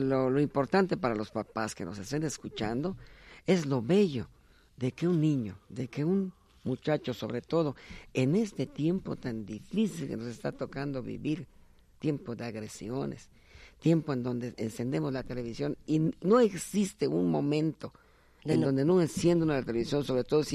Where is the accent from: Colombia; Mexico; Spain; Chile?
Mexico; Yo como mexicano me siento tan orgulloso